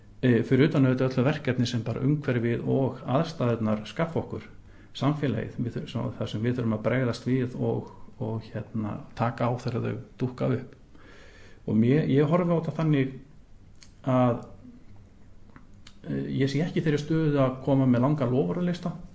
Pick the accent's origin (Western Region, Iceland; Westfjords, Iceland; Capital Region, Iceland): Western Region, Iceland; Stykkishólmur; Ég ólst upp í Stykkishólmi við öll svona venjuleg sveita störf til lands og sjávar.